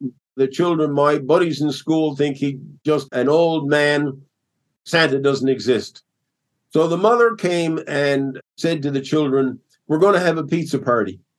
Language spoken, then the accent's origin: English; Newfoundland and Labrador, Canada; Well, I grew up here in Newfoundland, an island